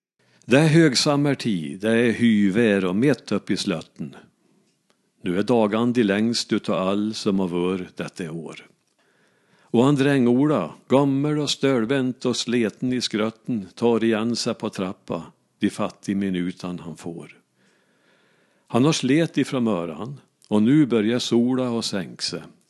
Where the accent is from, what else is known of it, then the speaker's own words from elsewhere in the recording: Ransby, Värmland, Sweden; Så jag skriver en bok nu om Ransby. Det är min hemby